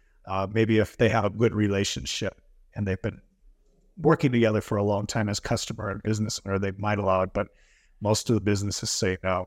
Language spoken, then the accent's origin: English; Minneapolis, Minnesota, United States; I'm from Minneapolis, Minnesota in the United States.